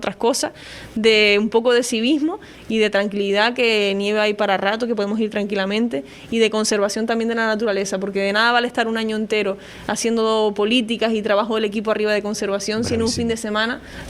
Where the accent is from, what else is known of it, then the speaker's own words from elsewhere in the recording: Canary Islands, Spain; Eso, como canarios, nos tiene que doler a todos y entre todos y es una labor de todos.